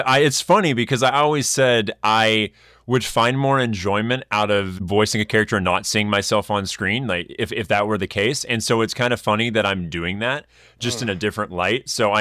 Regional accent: Texas, United States; now in Los Angeles, United States; Yeah, so I'm originally from Texas. I grew up in a theater background and I wanted to do voiceover. Voiceover was my main goal for the industry. So I moved to LA, went to film school, got a job in radio.

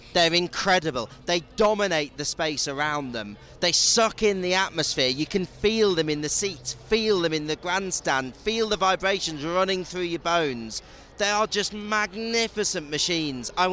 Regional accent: United Kingdom; I'm obviously a Brit

